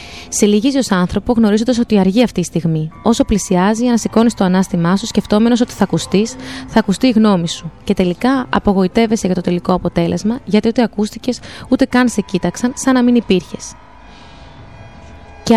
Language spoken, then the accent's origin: Greek; Albania; now in Greece; Είμαι από την Αλβανία